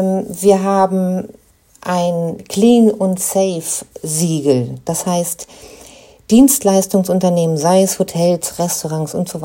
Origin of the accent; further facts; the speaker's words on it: Northern Germany, Germany; Ich komme aus Norddeutschland, also ich habe es gerne flach.